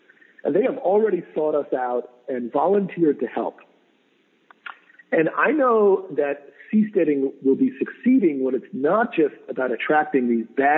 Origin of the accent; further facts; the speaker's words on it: Oakland, California, United States; It will probably be cheaper than what it costs to live in Manhattan or in my hometown of Oakland.